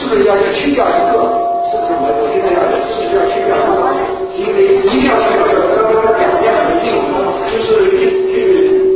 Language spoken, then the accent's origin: Chinese; China; 那个时候还不要说我们从大陆来，是高大的毕业